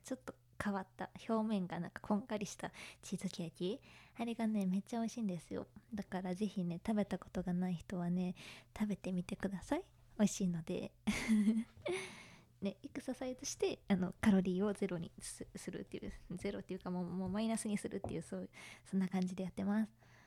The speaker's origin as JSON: {"language": "Japanese", "region": "Kanagawa", "country": "Japan", "said": "出身地は神奈川県です。"}